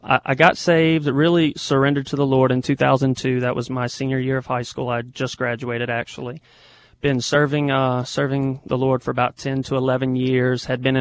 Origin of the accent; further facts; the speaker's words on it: Louisiana, United States; moved away as an adult; also born or lived in New York; Well, we're both originally from Louisiana. We had made one move prior to here.